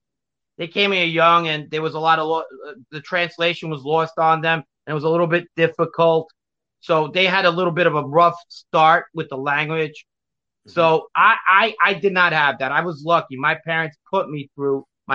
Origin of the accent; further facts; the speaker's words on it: Ridgewood, New York, United States; And most of the kids that I grew up with in Ridgewood later on, like in my 12, 13, in my teen years, they were also in the similar situation.